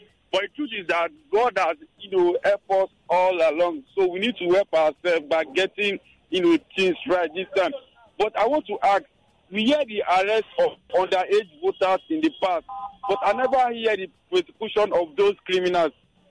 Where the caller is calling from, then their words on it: Ikoyi, Lagos, Nigeria; I'm calling from Ikoyi this morning.